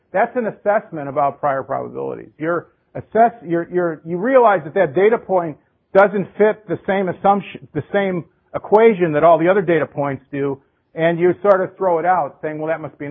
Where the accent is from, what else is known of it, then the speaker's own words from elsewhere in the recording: Chicago, Illinois, United States; it used to be that I come from Chicago, and people used to vote. We used to be very famous in Chicago that the city of Chicago was a Democratic city